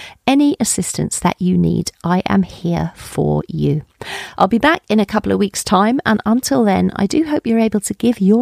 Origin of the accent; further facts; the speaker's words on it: Colchester, East of England, United Kingdom; And I was brought up in Colchester in Essex.